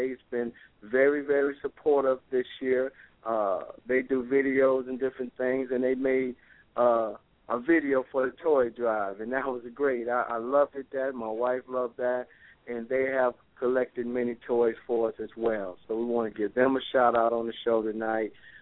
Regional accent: Detroit, Michigan, United States; So I want to give a special thanks to Grand Slam Records out of my hometown, Detroit, for sending in toys all the way from Detroit, Michigan.

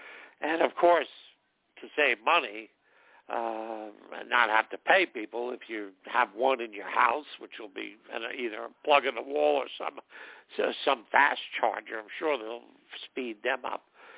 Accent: New York, United States; You know, I come from New York, so everything's almost the same.

